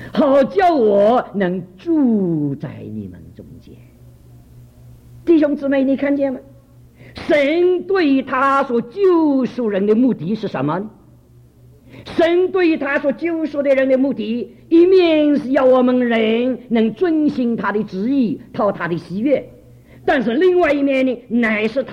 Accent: Shanghai, China; first language Shanghainese; Chinese is a second language; 我那个时候国语也不大懂，我讲上海话的，我上海人，国语也不大懂。

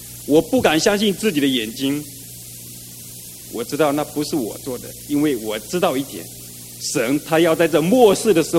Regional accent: Fujian, China; 我老家是在福建的一个小山村那边，是跟浙江交界的那个山区里面。

